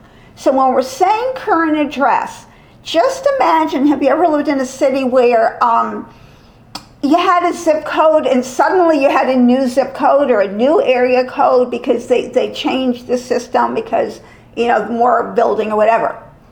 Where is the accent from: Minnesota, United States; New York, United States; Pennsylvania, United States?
New York, United States; Manhattan; I just see Statue of Liberty because I grew up in Manhattan, so it's an easy visual.